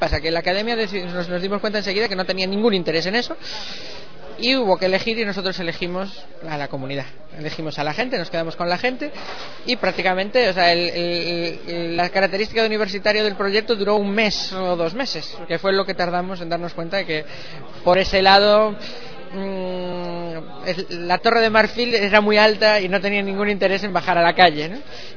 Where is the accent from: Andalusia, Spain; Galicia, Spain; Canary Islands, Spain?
Galicia, Spain; A Coruña; De Galicia, de la esquina, del córner, justo antes de que era el mar.